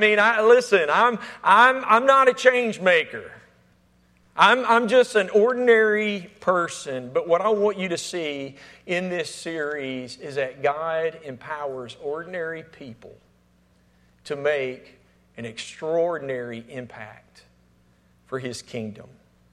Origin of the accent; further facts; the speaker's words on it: Alabama, United States; accent: Alabama country accent; now in Florida, United States; Even though I've been living in Florida for 9 years, I'm still carrying around this Alabama country accent.